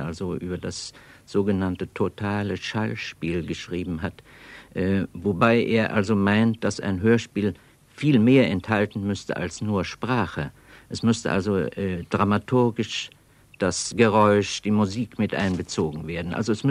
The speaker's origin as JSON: {"language": "German", "region": "Brandenburg", "country": "Germany", "tie": "born there", "said": "Ich bin aus der Mark Brandenburg, gebürtig, aber jetzt in Bayern ansässig."}